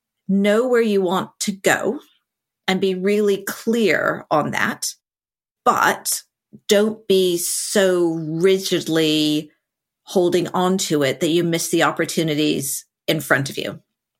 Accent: New Mexico, United States; And I came from New Mexico, where there are no corporates. Nobody does that kind of work.

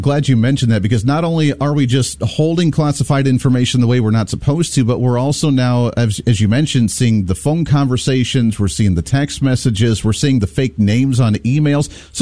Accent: Wichita, Kansas, United States; I'm hailing from Wichita, Kansas, and he's coming out for part of his book tour out here as well in the next month.

